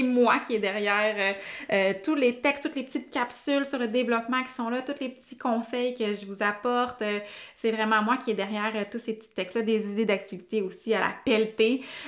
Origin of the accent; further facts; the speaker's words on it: Sherbrooke, Quebec, Canada; C'est une entreprise de mon patelin, donc de Sherbrooke.